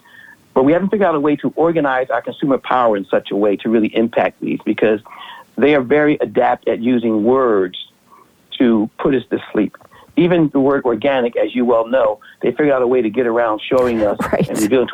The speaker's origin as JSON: {"language": "English", "town": "Philadelphia", "region": "Pennsylvania", "country": "United States", "tie": "born or raised there", "said": "My hometown of Philadelphia, when I go back there, it's rampant."}